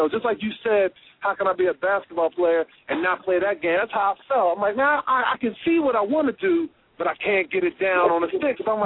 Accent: Philadelphia, Pennsylvania, United States; And, you know, I'm from Philly. I don't play that, man.

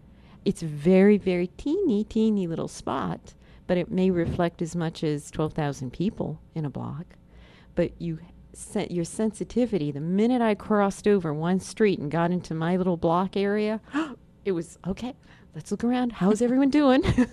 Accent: Manhattan, New York, United States; we're from Manhattan. And I have to tell you, all right, this only somebody who could live in Manhattan would know this.

